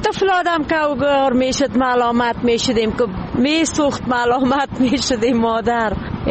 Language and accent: Persian; Kabul, Afghanistan